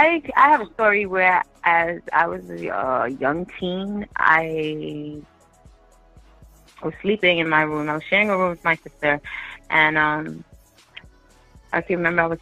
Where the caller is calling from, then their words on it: Bronx, New York, United States; I'm calling from the Bronx.